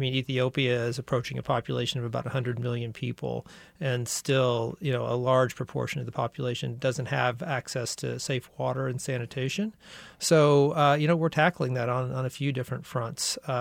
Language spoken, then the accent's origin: English; Kansas City, Missouri, United States; You know, I grew up right here in Kansas City, you know, out kind of where Kansas City, Independence, and Raytown all come together.